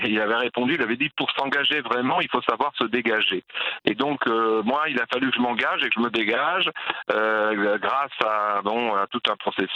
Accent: Algeria; now in France; on est parti d'Algérie, on est arrivé dans un paysage français qu'on connaissait pas, un paysage culturel. Bon, on connaissait la langue, c'était déjà au moins ça. On avait la nationalité

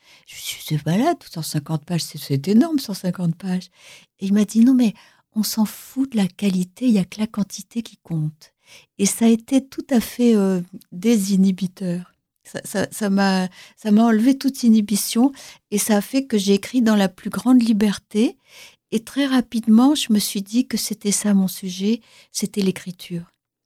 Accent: Sfax, Sfax Governorate, Tunisia; born there; Moi, je suis née en Tunisie.

